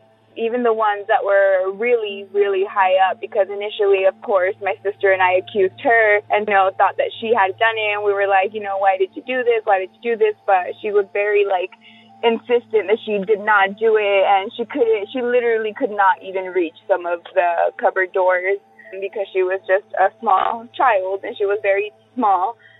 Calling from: Whittier, California, United States; and I'm calling from Whittier, California.

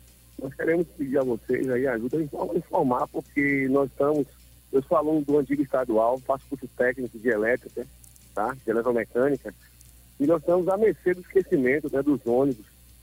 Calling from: Ilhéus, Bahia, Brazil; E eu sou de Ilhéus.

